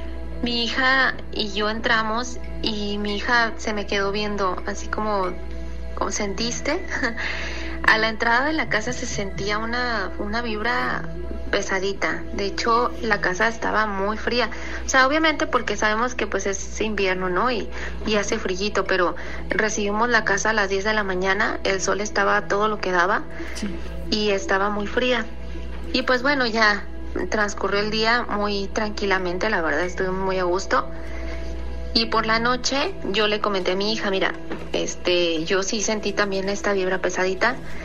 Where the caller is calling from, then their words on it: Guadalajara, Jalisco, Mexico; de Guadalajara y quiero platicarles algo que nos sucedió el 24 y 25 de diciembre.